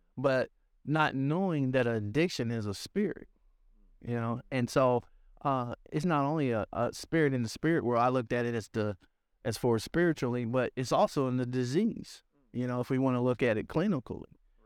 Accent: Missouri, United States; And for me, growing up in Missouri, you know, coming out of high school in 1985 as one of the top 100 basketball players in the nation, I had gained this reputation.

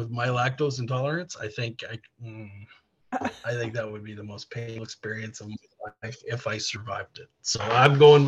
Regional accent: Canada; I mean, come on. I am Canadian.

